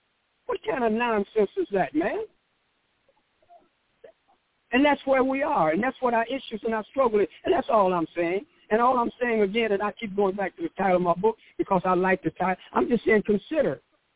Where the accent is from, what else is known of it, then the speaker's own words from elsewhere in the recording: Pontiac, Michigan, United States; moved away as an adult; I'm from Pontiac, Michigan. I lived in Pontiac, Michigan until I was 19 years old and entered the military